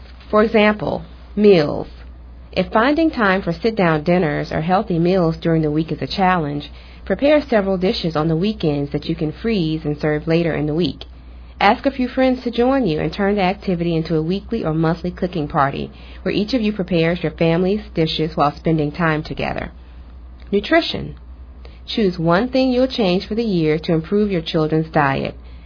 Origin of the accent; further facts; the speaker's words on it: Pine Bluff, Arkansas, United States; I am originally from Pine Bluff, Arkansas, if any of your listeners are familiar with that small town. It's about half an hour south of Little Rock, which is the capital. Grew up there